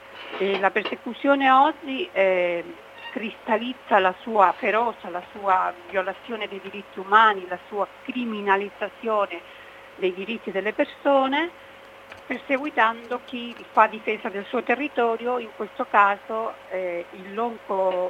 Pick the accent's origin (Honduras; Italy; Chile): Chile; essendo cilena